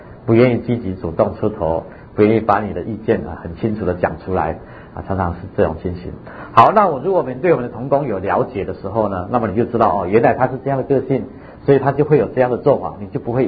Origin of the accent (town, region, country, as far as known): China